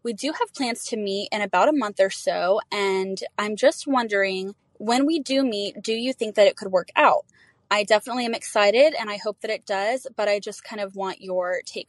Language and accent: English; Houston, Texas, United States; I'm 24 and I'm from Houston.